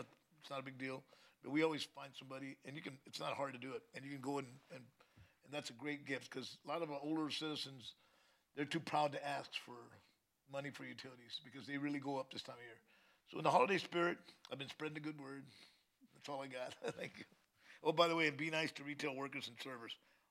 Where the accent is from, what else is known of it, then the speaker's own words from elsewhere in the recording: the South, United States; I'm from South, so I'm a Whataburger guy, you know?